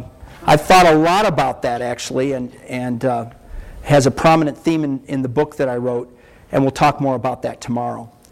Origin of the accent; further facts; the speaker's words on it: Lansing, Michigan, United States; I grew up in just outside of Lansing, Michigan.